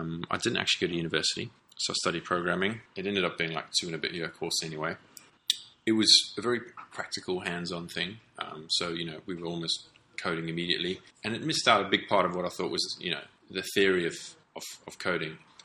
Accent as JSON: {"language": "English", "town": "Durban", "region": "KwaZulu-Natal", "country": "South Africa", "tie": "born or raised there", "said": "I was born in South Africa. I grew up I spent most of my time in a town called Durban, which is on the East Coast. And it's this laid back sort of surfer town."}